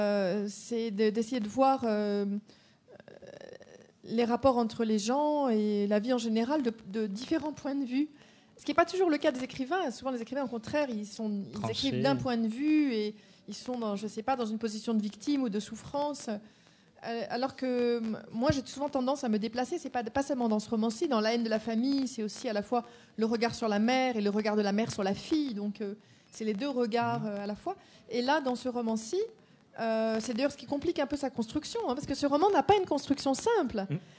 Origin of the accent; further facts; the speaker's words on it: France; je débarque à l'aéroport à Roissy, et je ressens parfois une vraie émotion d'être dans mon pays d'origine, d'entendre les gens parler français. Tiens, je suis chez moi.